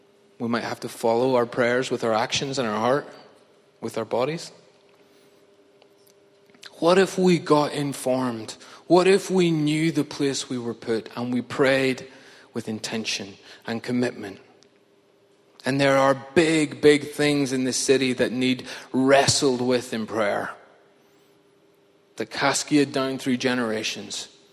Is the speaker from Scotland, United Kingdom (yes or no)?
no; Ballymena, Northern Ireland, United Kingdom; but I didn't grow up here. I grew up in Ballymena. It's God's country.